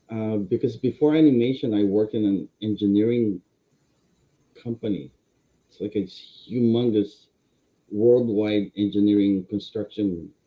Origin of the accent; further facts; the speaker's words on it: California, United States; also born or lived in Philippines; I was born in the Philippines. I grew up practically here since I was 11, I think, in California. And I've been here ever since.